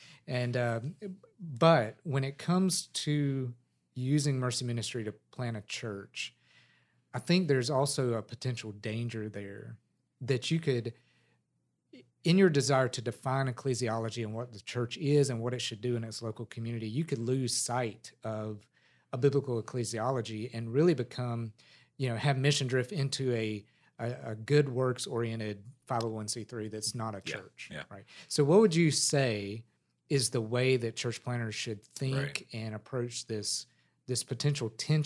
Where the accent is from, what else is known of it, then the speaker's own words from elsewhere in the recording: the South, United States; I'm a Southern American, I guess.